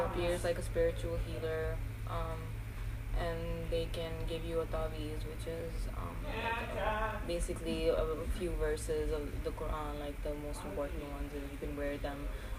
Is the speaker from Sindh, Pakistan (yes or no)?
no; Lahore, Punjab, Pakistan; Yeah, I grew up there. I've lived there my whole life.